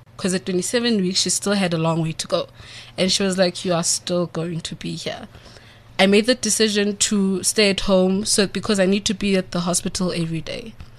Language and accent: English; Orange Farm, Gauteng, South Africa; Because I'm from Orange Farm. And from Baragwanath, that's like 20 minutes.